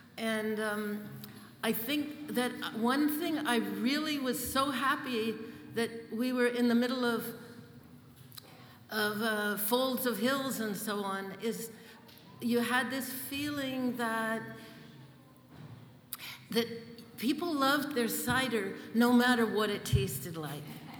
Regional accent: San Francisco, California, United States; We came here in 72, and we came, I grew up in San Francisco and then the Bay Area.

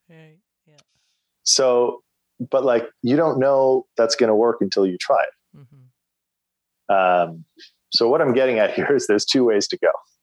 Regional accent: Canada; or I'm going to use the band … because I'm Canadian

